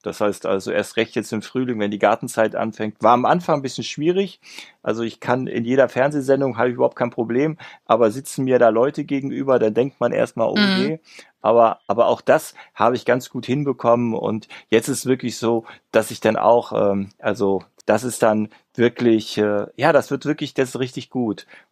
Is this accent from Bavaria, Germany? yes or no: no; Schleswig-Holstein, Germany; Ich komme hier aus dem Dorf. Also, irgendwo in Schleswig-Holstein, da irgendwie so mitten in so einem, in der Pusta.